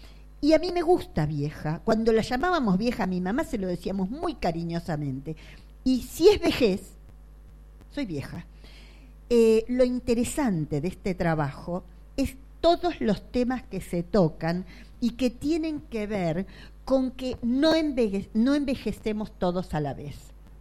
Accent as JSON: {"language": "Spanish", "region": "Buenos Aires", "country": "Argentina", "also_born_or_lived": "La Matanza", "said": "Yo soy de Mataderos. ¿Y vos? ¿Mataderos? Ah, de la Matanza. Bueno, yo viví muchos años en la Matanza, crié a mis hijos en la Matanza."}